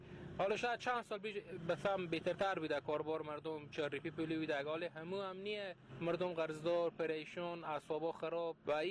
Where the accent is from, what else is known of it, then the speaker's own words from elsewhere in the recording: Herat, Afghanistan; از هرات هستم.